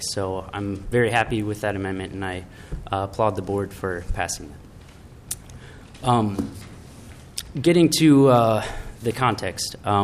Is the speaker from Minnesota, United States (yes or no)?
yes; Minneapolis, Minnesota, United States; I'm from Minneapolis, Minnesota